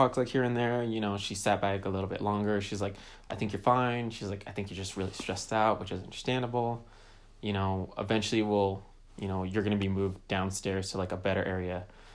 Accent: California, United States; born there; I was born here legally. I was born in California. my dad came over. My mom was born in San Francisco.

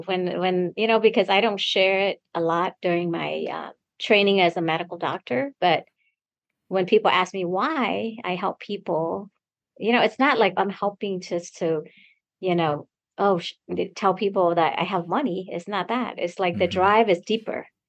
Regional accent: Guam; also born or lived in New Orleans, Louisiana; now in United States; when we came from Guam, then in like my younger sister was born there in July of 76. And then sometime after that, we were sponsored by Catholic charities and we moved to New Orleans, Louisiana.

